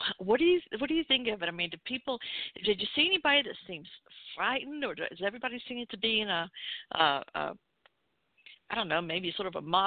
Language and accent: English; the South, United States; I'm a Southerner, as you can tell